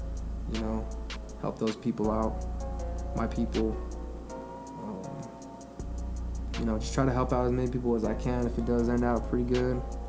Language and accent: English; Flagstaff, Arizona, United States; a lot of my friends from my hometown of Flagstaff really fuck with me.